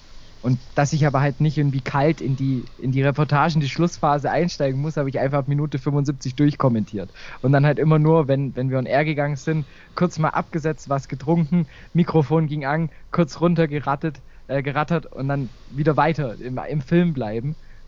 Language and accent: German; Baden-Württemberg, Germany; kommt er auch aus der Nähe von meinem Heimatort neben Heidenheim